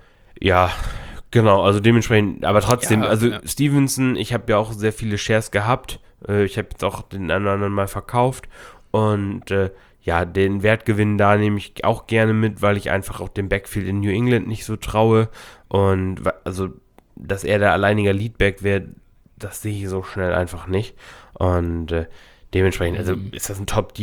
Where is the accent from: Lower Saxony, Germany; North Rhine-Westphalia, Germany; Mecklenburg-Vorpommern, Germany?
Lower Saxony, Germany; Ich komme aus Ostfriesland